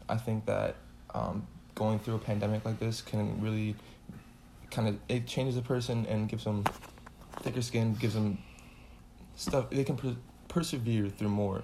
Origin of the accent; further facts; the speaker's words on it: Minnesota, United States; I'm 20 years old, and I'm from Minnesota.